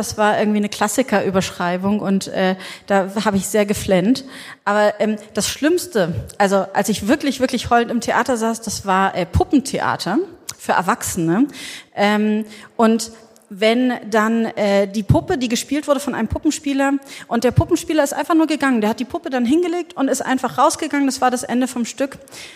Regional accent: Berlin, Germany; Also ich bin mit 18 in Berlin, ich komme aus Berlin

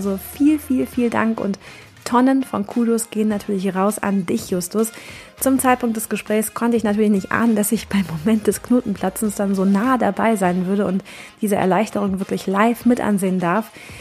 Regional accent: Cologne, North Rhine-Westphalia, Germany; Ich komme jetzt auch nicht aus dem Allgäu, sondern eher aus Köln und da heißt es anders.

